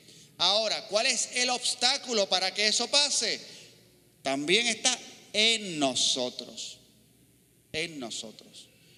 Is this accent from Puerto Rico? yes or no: yes; Puerto Rico; La mayoría somos puertorriqueños.